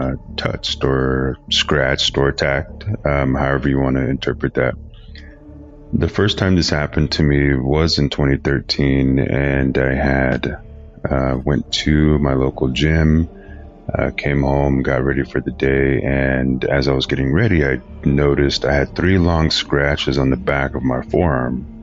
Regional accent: New Mexico, United States; I'm from New Mexico.

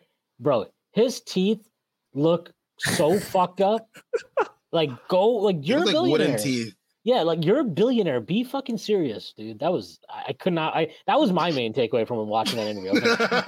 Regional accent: India; Because I'm Indian and old.

